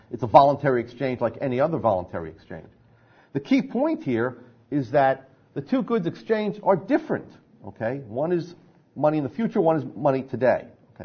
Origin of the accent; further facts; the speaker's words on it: New Jersey, United States; ignoring the fact that I come from New Jersey.